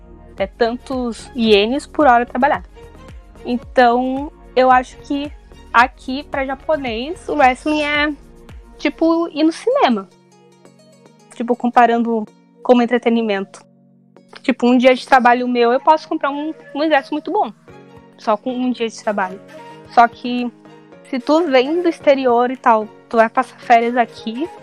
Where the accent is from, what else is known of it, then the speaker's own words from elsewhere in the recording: Rio Grande do Sul, Brazil; E, bom, é que eu sou do Rio Grande do Sul, é o único que eu teria acesso.